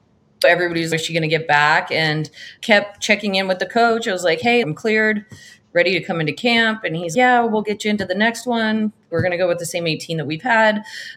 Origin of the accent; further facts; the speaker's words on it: Canada; I grew up in Canada